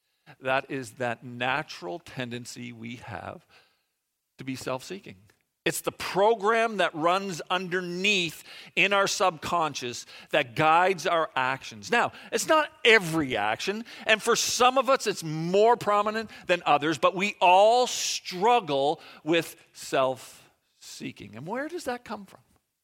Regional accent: Charlottetown, Prince Edward Island, Canada; I grew up in Charlottetown, in case you didn't know.

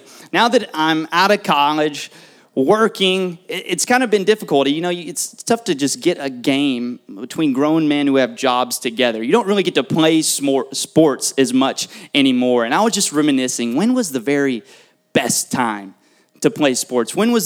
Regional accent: Shreveport, Louisiana, United States; now in Miami, United States; But I've been in Miami for about 1.5 years. But growing up in Shreveport, I was the last of 7 siblings.

